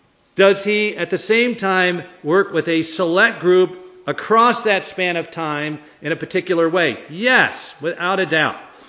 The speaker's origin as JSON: {"language": "English", "region": "California", "country": "United States", "tie": "born or raised there", "said": "growing up in California, going to the beach, surfing with no sunscreen"}